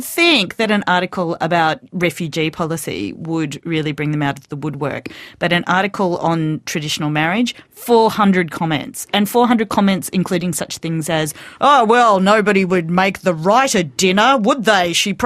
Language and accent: English; Wollongong, New South Wales, Australia; but, you know, I'm from Wollongong. I'm tough.